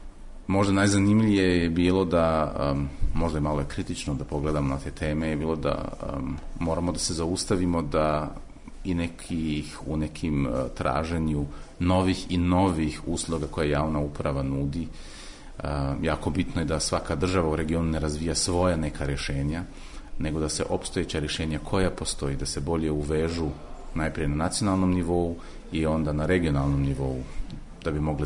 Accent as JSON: {"language": "Croatian", "country": "Slovenia", "said": "dolazim iz Slovenije, ali radio sam većinu svog radnog staža van Slovenije. Radio sam u Briselu za Evropsku komisiju, onda za regionalnu vladu Njemačke pokrajine Baden-Württemberg"}